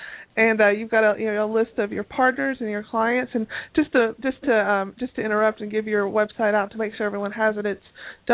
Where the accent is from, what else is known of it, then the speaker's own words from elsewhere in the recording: Tennessee, United States; You know, I come from Tennessee, so those are the ones I like to refer to.